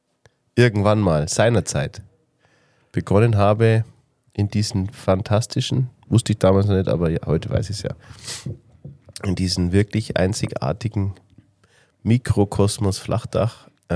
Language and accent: German; Bavaria, Germany; und das noch als Bayer. Das war schon mal mein erster Trumpf, muss ich ganz ehrlich sagen, weil uns Bayern mag man fast überall.